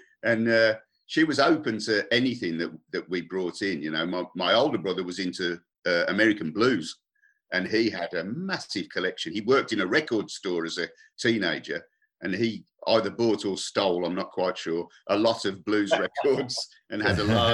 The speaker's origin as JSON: {"language": "English", "town": "Birmingham", "region": "West Midlands", "country": "United Kingdom", "said": "because we come from Birmingham, which is the cultural melting pot."}